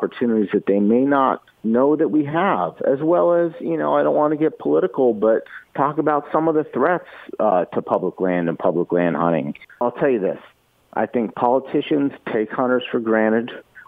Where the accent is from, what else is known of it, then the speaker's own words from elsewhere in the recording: Pennsylvania, United States; I grew up hunting on Pennsylvania's terrific public land system, their state game land systems.